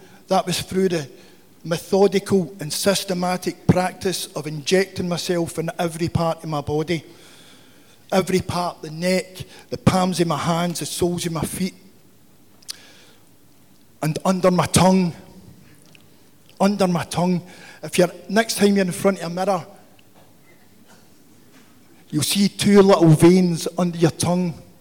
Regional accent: Glasgow, Scotland, United Kingdom; I come from Glasgow in Scotland.

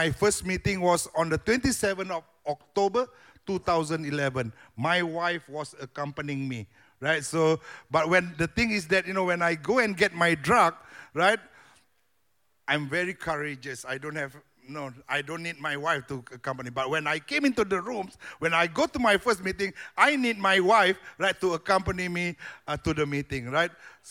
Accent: Singapore; born there; I was born in Singapore

